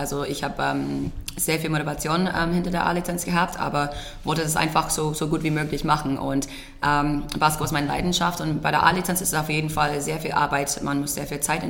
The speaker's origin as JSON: {"language": "German", "country": "United States", "tie": "born or raised there", "second_language": "German", "said": "Ich bin in Amerika geboren und aufgewachsen und war auch dort in der High School."}